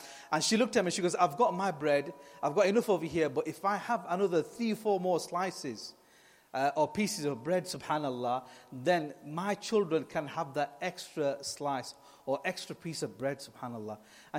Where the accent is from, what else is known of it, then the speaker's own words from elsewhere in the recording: United Kingdom; I said, I'm from Britain.